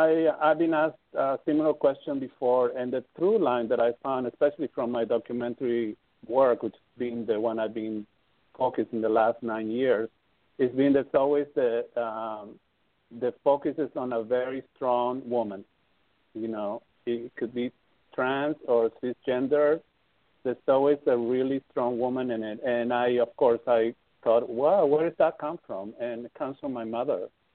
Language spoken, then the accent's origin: English; Peru; now in United States; And when I came back to the States, I went to my – I'm from Peru. So I went to my country and I met a bunch of activists.